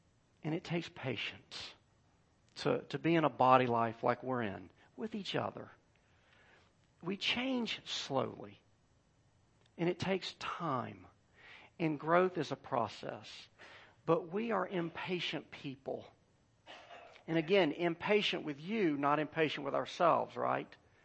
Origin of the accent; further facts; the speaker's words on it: United States; Because I'm an American, and I expect to get to where I'm going efficiently.